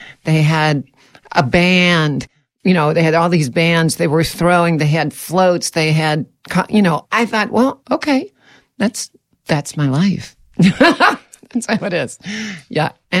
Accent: New Orleans, Louisiana, United States; I'm from New Orleans. I admit it. I confess it. I was born and raised there. And to me, it's the most amazing city in the entire world.

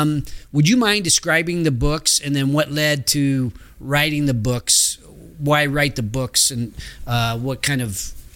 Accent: Roseville, California, United States; also born or lived in Sacramento; because I grew up here. I grew up in Roseville as well, but kind of thinking of Sacramento, broadly speaking, is my home.

